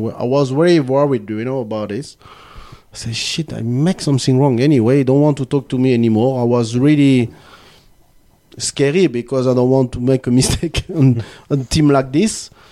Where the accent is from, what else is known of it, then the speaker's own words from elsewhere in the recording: France; English is a second language; Ron, I'm French. I'm not English.